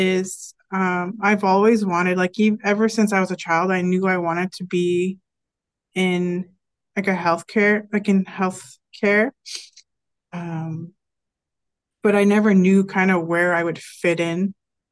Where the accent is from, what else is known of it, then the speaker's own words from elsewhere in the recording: Manitoba, Canada; So I grew up on in Norihouse Cree Nation, which is a semi-isolated reserve